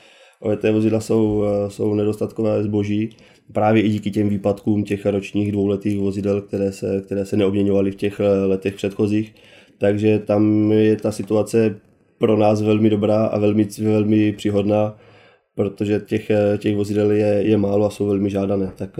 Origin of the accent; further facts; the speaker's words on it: Brno, South Moravian Region, Czechia; když jsme z Brna, pocházíme z Brna.